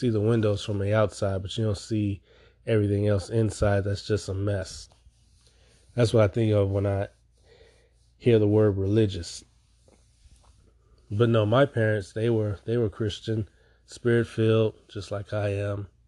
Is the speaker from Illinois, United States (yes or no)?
yes; Chicago, Illinois, United States; I'm from Chicago.